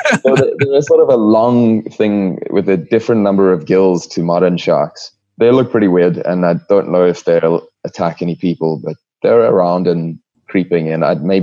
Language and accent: English; South Africa; moved away as an adult; I am South African. I left South Africa in 2011.